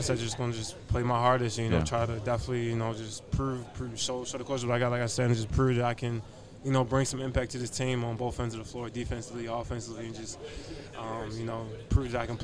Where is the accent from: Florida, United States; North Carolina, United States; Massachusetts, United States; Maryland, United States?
Maryland, United States; Baltimore; I'm from Baltimore.